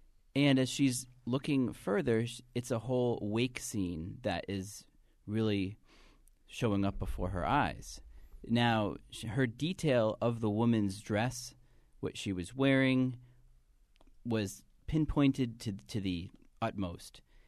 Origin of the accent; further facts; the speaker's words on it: Norwich, Connecticut, United States; Well, coming from my hometown of Norwich, I was born and grew up in the section of Norwich Town